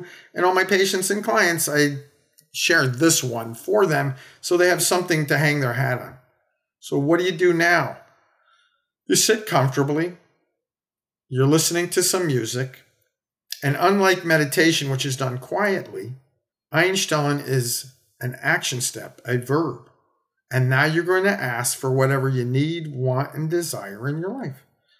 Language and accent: English; United States; I'm an American. I'm a doctor.